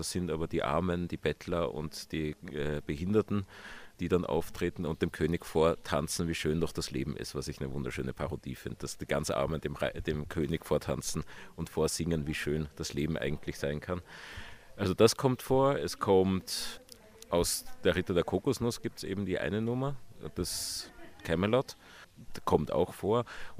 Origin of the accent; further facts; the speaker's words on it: Vienna, Austria; Ich bin Wiener.